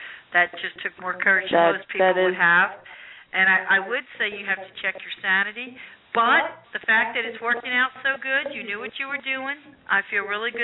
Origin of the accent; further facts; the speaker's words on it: New Jersey, United States; When growing up in New Jersey, I thought any place that had palm trees had coconuts.